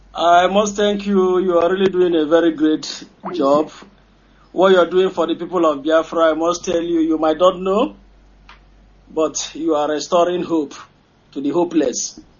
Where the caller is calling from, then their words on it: Austria; I'm calling from Austria.